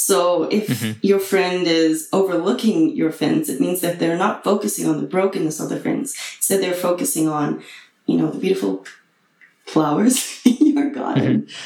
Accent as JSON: {"language": "English", "town": "Cape Town", "region": "Western Cape", "country": "South Africa", "said": "I'm from Cape Town in South Africa."}